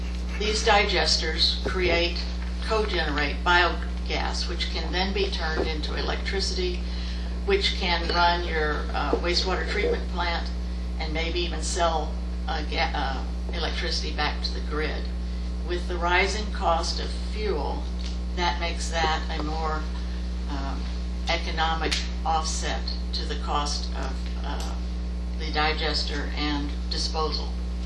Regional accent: Lehighton, Pennsylvania, United States; I'm from Lehighton, Pennsylvania.

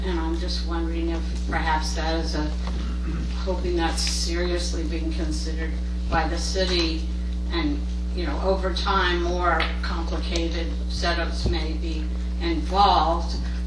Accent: Arlington, Virginia, United States; now in Lehigh Valley, United States; I'm from Arlington, Virginia. I've lived here since 1970 in the Lehigh Valley, and I'm near the Hill to Hill Bridge

